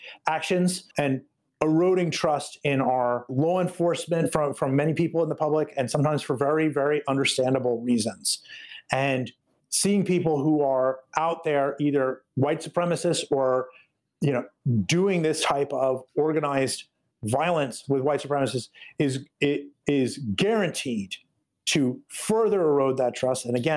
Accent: United States; I'll just speak as a, as an American, I feel sad.

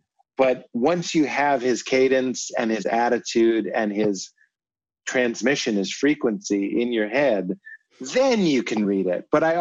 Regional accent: Boston, Massachusetts, United States; But we're both Aries. We're both from Boston. We're both achievers.

